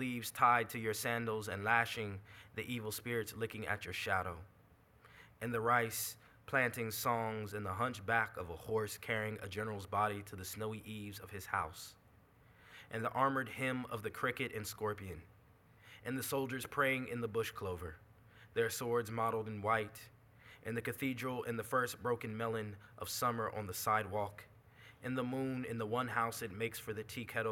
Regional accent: New Jersey, United States; now in Austin, United States; When I moved to Austin, Texas, I was raised in Jersey and then I moved to Texas.

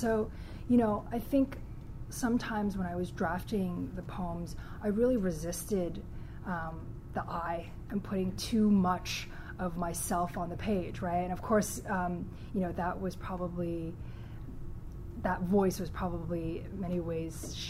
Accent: China; Haizi, who is a Chinese poet who is actually from my hometown in China

